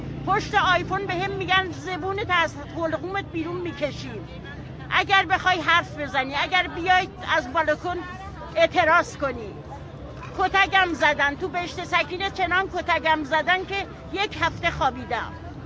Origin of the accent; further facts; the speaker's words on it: Karaj, Alborz, Iran; من اهل کرجم، 40 ساله توی کوچه میشینم